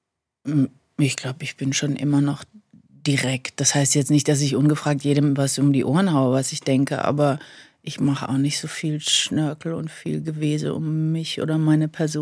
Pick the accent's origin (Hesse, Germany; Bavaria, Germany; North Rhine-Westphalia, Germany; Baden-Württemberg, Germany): Baden-Württemberg, Germany; Mannheim; ich komme aus Mannheim. Wir haben das zu Hause nie gesprochen. Also bei uns wurde Hochdeutsch gesprochen mit so den bisschen Einfärbungen, die dann halt jeder so mitgebracht hat. Aber ich war auf dem stinknormalen Gymnasium. Und da wurde natürlich Dialekt gesprochen.